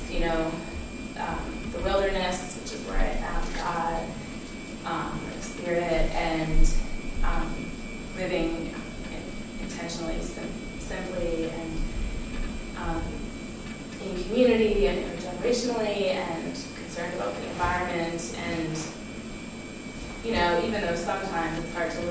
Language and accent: English; East Coast, United States; and I'm from the East Coast, and so fall is very different here than, you know, no maple trees really